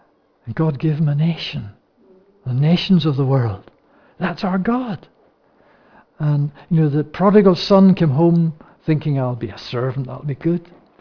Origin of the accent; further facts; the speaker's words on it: Northern Ireland, United Kingdom; I said, no, I'm not. I'm from Northern Ireland.